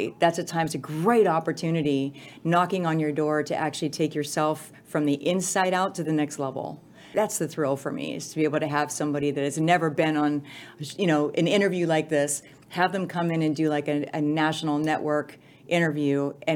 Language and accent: English; Pittsburgh, Pennsylvania, United States; now in New York City, United States; I came up from Pittsburgh, Pennsylvania to New York City wearing white granny boots in New York City.